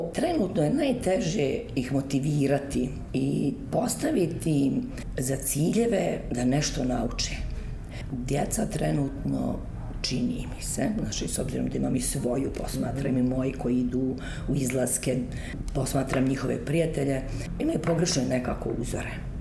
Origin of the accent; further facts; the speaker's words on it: Banja Luka, Republika Srpska, Bosnia & Herzegovina; now in Brčko, Bosnia and Herzegovina; Ja sam rođena Banja Lučanka. U Banja Luci sam završila osnovnu školu, završila sam matematičku gimnaziju, potom sam završila Pedagošku akademiju, odsjek matematika i fizika.